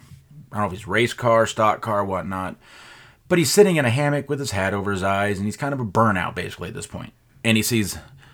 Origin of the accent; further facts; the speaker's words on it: Dallas, Texas, United States; I grew up in Dallas, Fort Worth